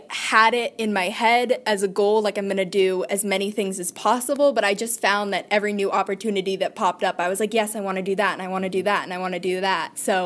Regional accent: Connecticut, United States; Because I grew up in Connecticut, so I've always kind of wanted to go back to the East Coast.

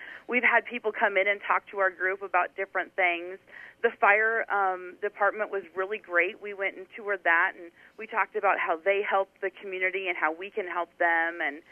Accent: Riverton, Iowa, United States; I'm originally from Riverton, Iowa, which is way down south

